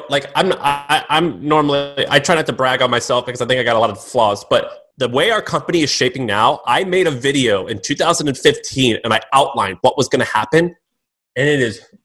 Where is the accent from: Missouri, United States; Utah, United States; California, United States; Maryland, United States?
Missouri, United States; I think that, so I'm from Missouri. I think that some of my friends from Missouri think that I have done that.